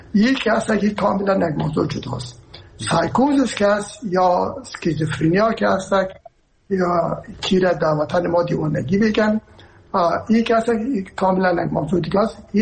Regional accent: Herat, Afghanistan; من که هستم از هرات هستم و پدر مادر من هرات هستن

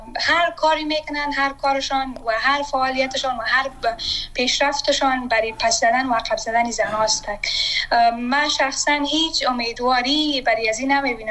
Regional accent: Afghanistan; ما بتونیم به افغانستان برگردیم. مثلا من شخصا آرزویی را ندارم که وطنم ترک کنم، من سرمایه وطنم هستم، من اونجا درس خواندیم.

